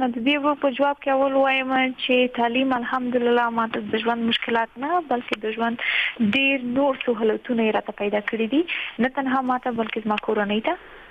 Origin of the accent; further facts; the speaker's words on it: Afghanistan; moved away as an adult; زه په دغه افغانستان کې پیدا شوی یم، هم دلته لوی شوی یم